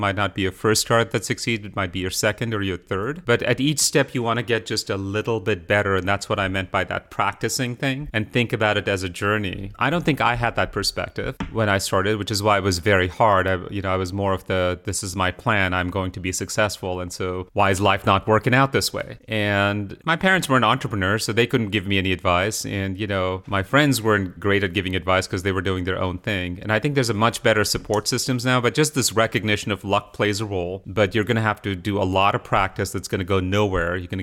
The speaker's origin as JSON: {"language": "English", "country": "India", "second_language": "English", "moved": "yes", "lives_now": "United States", "said": "as someone who was an immigrant to the US, I had to fit into a completely different society. I came from India. I actually learned English from watching American TV shows"}